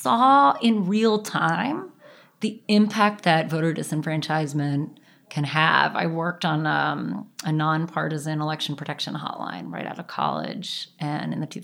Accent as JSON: {"language": "English", "town": "Washington", "region": "District of Columbia", "country": "United States", "tie": "born or raised there", "said": "So, well, I grew up here in Washington, D.C., and my parents are longtime federal government folks."}